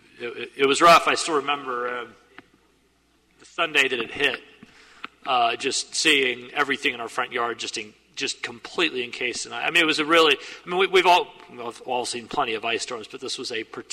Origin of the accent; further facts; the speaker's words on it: Kansas City, United States; what I remember growing up in Kansas City at the time was the ice storm in 83